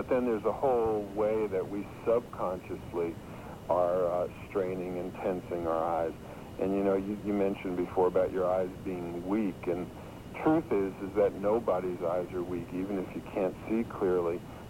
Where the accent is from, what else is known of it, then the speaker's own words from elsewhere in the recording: Massachusetts, United States; Right, but I'm from Massachusetts.